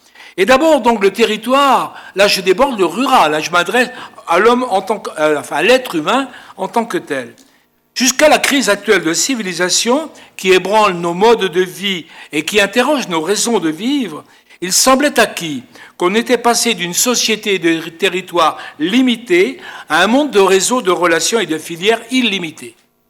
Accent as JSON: {"language": "French", "region": "Brittany", "country": "France", "said": "Moi, je suis de Bretagne."}